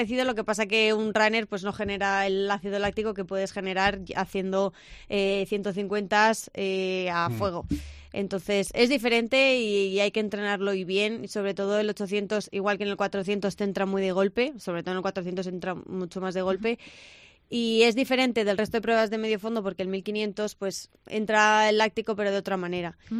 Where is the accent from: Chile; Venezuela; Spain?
Spain; Madrid, Community of Madrid; also born or lived in Las Palmas; now in Valladolid, Spain; soy un poco de toda España, tengo nombre y apellido vasco, pero nací en Las Palmas y siempre he vivido en Madrid. Llevo más de 6 años entrenando en Valladolid, me vine aquí por mi entrenador Uriel Reguero